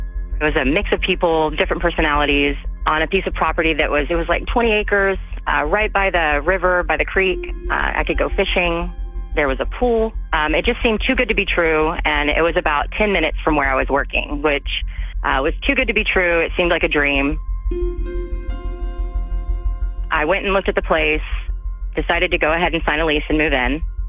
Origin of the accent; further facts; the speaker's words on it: Austin, Texas, United States; I'm from Austin, Texas. I've lived in Austin since 2006.